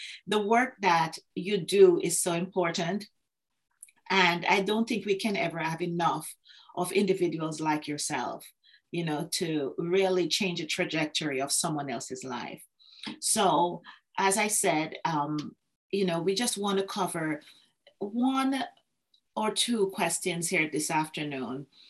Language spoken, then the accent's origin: English; Jamaica; moved away as an adult; now in North America; I am Jamaican. I was born in Jamaica, spent my first 35 years in Jamaica, and have lived in North America and traveled extensively over the last number of years.